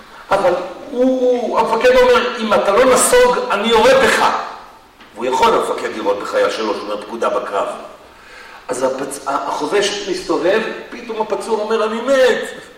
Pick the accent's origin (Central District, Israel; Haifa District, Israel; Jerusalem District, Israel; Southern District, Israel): Haifa District, Israel; Haifa; אני זוכר את אסון הכרמל, אני חיפאי במקור.